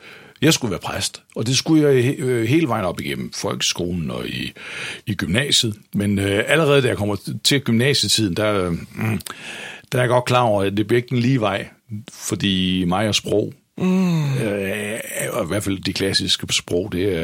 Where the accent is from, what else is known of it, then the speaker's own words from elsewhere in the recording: Gedser, Zealand, Denmark; Jeg er født i Gedser, eller opvokset i Gedser på Falster, og gik i gymnasiet i Nykøbing.